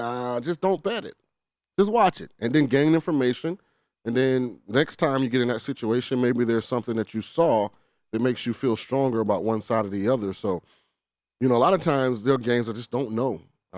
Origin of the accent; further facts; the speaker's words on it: Florida, United States; Well, I'm from Florida